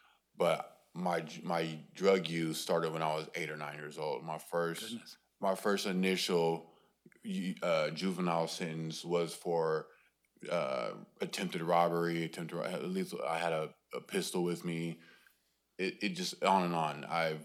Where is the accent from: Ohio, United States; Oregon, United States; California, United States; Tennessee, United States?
Oregon, United States; Portland; I'm from Portland, Oregon, and I've been in prison multiple times.